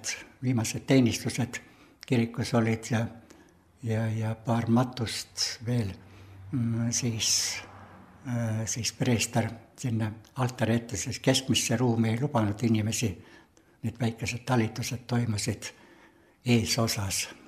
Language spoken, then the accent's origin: Estonian; Kausa, Lääne County, Estonia; Siin Kõmsi ja siis minu kodukülas Kausas oli 41. aasta augusti viimastel päevadel, esimesel septembril lahing.